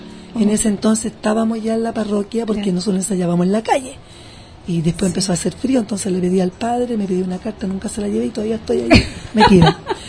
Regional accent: La Legua, Santiago Metropolitan Region, Chile; soy nacida y criada en La Legua

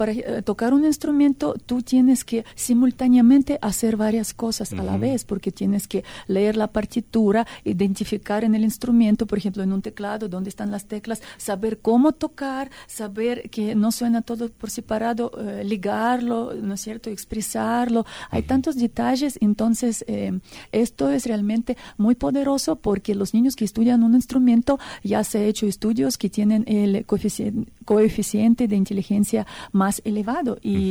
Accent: Russia; now in Ecuador; Soy rusa, pero ya vivo 25 años.

